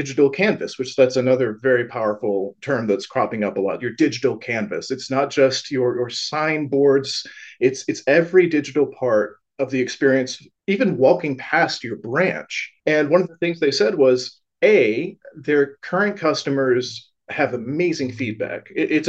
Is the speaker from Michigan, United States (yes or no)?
yes; Ann Arbor, Michigan, United States; in my hometown in Ann Arbor, I was driving along the road and I saw this sign